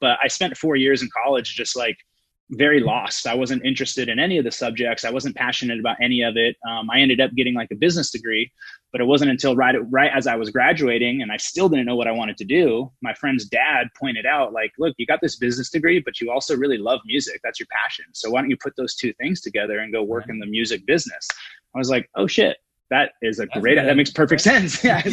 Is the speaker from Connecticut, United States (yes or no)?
no; Santa Rosa, California, United States; I'm from Santa Rosa, just north of San Francisco, up in Sonoma County.